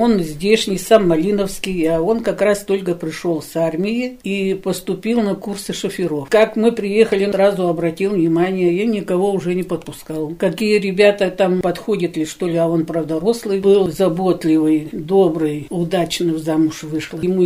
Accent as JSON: {"language": "Russian", "town": "Borovlyanka", "region": "Tyumen Oblast", "country": "Russia", "tie": "born there", "said": "Родилась я в Иколовском районе. Деревня была такая Боровлянка, ее сейчас нет."}